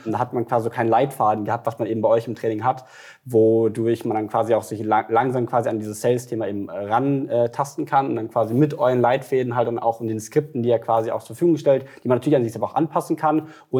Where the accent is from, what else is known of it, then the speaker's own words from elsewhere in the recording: Munich, Bavaria, Germany; ich komme aus München